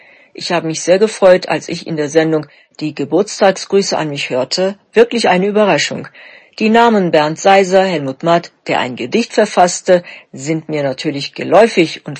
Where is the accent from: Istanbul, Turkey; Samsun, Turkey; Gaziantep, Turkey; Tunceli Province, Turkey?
Gaziantep, Turkey; German is a second language; Ich würde nämlich sehr stolz euch meine Heimatstadt Gaziantep zeigen